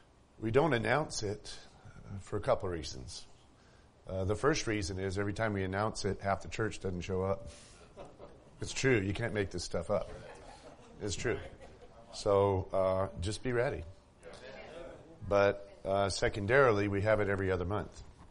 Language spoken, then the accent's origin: English; Midwest, United States; And growing up in the Midwest, I learned to identify those plants very, very carefully.